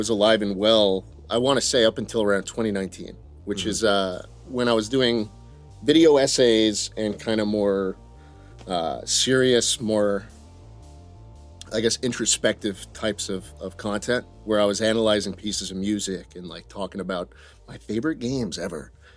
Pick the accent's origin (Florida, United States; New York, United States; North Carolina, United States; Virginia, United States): New York, United States; New York City; just growing up in New York City, around that area, I think I was exposed to that type of person a lot.